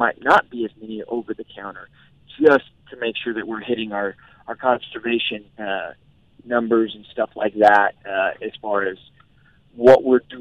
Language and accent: English; New Mexico, United States; But I'm from New Mexico, so I also understand that.